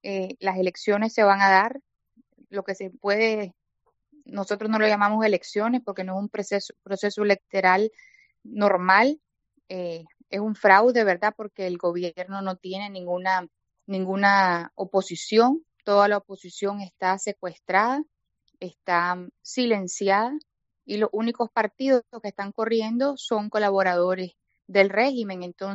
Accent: Nicaragua; para que como nicaragüenses podamos encontrar una salida a esta crisis

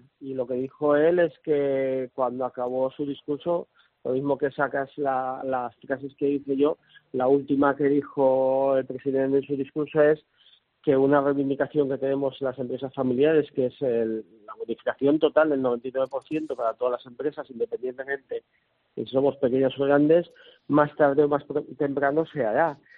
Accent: Valencian Community, Spain; Yo, por supuesto, como valenciano y como empresa familiar y como además que quiero mi tierra

